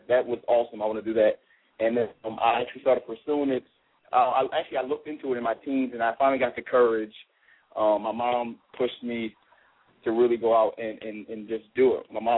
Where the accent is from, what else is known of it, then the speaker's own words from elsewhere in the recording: Philadelphia, Pennsylvania, United States; I'm from West Philly.